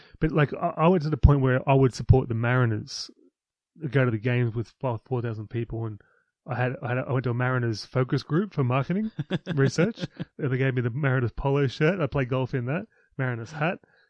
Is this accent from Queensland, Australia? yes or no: no; Newcastle, New South Wales, Australia; I come from Newcastle, working class school.